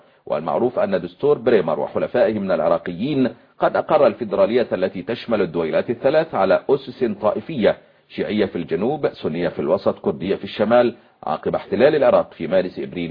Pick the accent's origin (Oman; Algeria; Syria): Syria; عندنا في سوريا